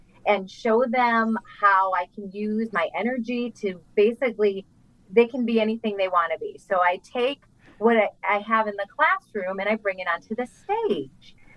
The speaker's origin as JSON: {"language": "English", "town": "Cary", "region": "Illinois", "country": "United States", "said": "So I'm from Cary, which is just down the road from Huntley."}